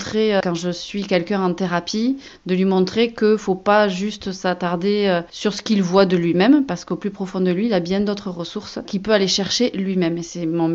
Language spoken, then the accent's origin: French; Dax, Nouvelle-Aquitaine, France; je suis née à Dax et j'ai toujours tourné autour de Dax. Aujourd'hui j'habite Metz, donc c'est pas bien loin. Purlandaise